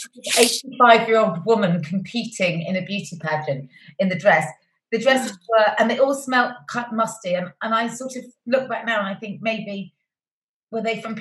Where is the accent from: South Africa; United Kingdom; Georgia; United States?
United Kingdom; Cheltenham, South West England; So yeah, I was born and raised in Cheltenham